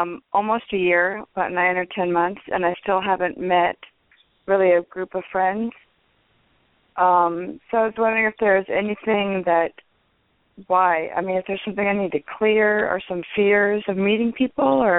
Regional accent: Seattle, Washington, United States; I came from Seattle, where it rained all the time.

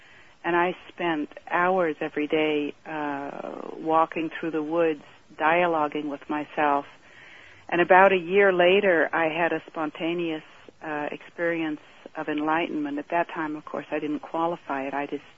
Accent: Switzerland; I grew up in Switzerland.

